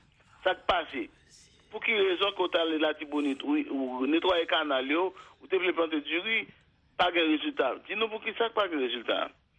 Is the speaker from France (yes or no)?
no; Haiti; Mais moi-même ça m'a retenu et en tant qu'haïtien, en tant que monde qui fait analyse politique